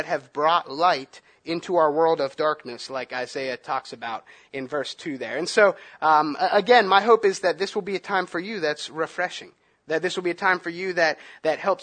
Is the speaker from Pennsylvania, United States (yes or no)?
yes; Pittsburgh, Pennsylvania, United States; Where I grew up in Pittsburgh, we were really close to this place